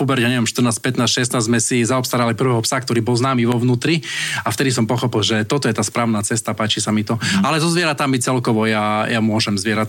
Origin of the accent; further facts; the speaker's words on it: Bardejov, Prešov Region, Slovakia; lebo my sme až z Bardejova